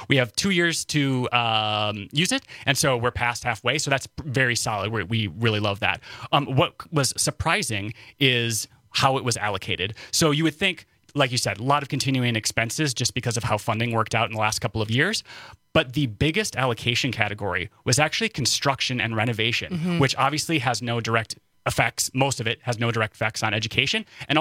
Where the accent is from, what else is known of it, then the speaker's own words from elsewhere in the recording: Wisconsin, United States; I'm from Northern Wisconsin. Like, come on.